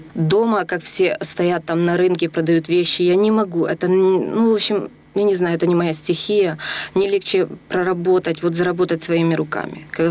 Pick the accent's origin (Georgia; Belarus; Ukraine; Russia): Ukraine; now in Czechia; Нет, я украинка, и я...